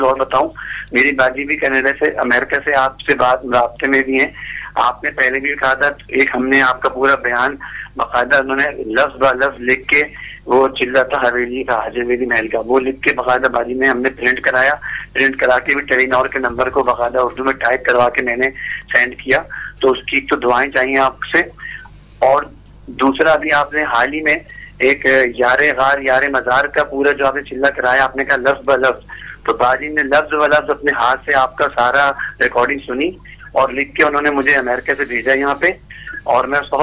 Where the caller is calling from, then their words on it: Oman; میں عمان سے بات کر رہا ہوں.